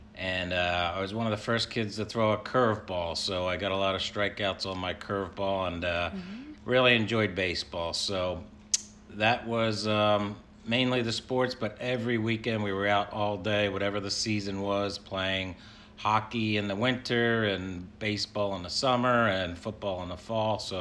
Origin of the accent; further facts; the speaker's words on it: Bensalem, Pennsylvania, United States; I grew up in Bensalem, Pennsylvania, which is the closest suburb north of Philadelphia.